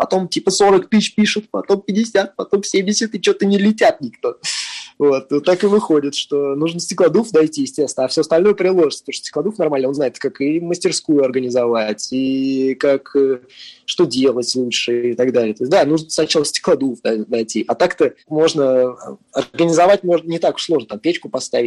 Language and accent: Russian; Moscow, Russia; Если честно, я москвич, поэтому я не знаю, где точно.